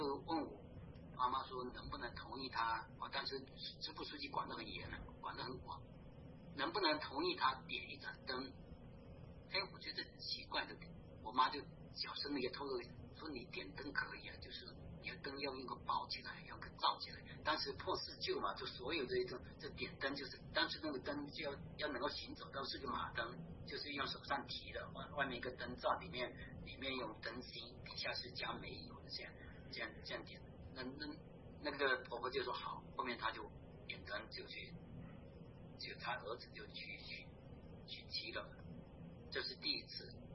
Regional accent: Fujian, China; born there; 实际上我是出生在福建那边

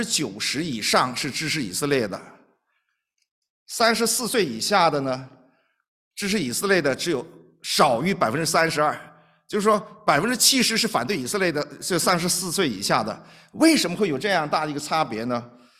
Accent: China; 但是只要有点理由的话，都会支持中国的，因为我是中国人了。

